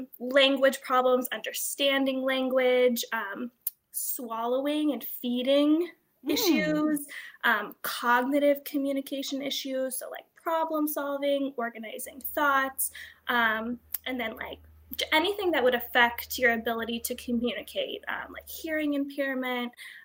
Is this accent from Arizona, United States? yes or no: yes; Tucson, Arizona, United States; But yeah, I grew up in Tucson, so it's pronounced Tucson.